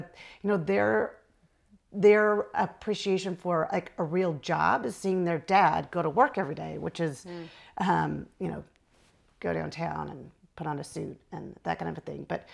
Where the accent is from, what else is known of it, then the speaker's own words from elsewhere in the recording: Arizona, United States; I grew up in Arizona.